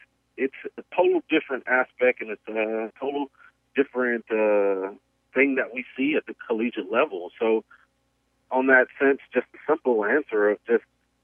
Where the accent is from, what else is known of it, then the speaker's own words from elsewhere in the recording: Memphis, Tennessee, United States; I mean, you know, I'm from Memphis. I cover Memphis.